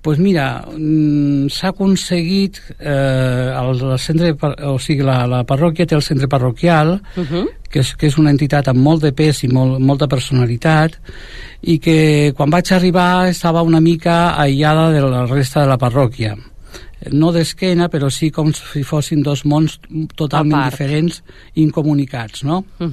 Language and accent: Catalan; Badalona, Catalonia, Spain; passar primer d'una ciutat, d'un ambient urbà, jo soc de Badalona